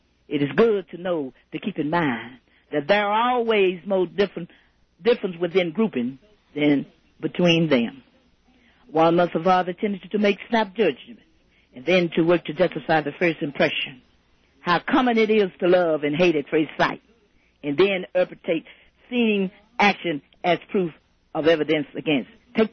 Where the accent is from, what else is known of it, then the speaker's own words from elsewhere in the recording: Flint, Michigan, United States; now in Denver, United States; And I write papers, and I am from Flint through Michigan.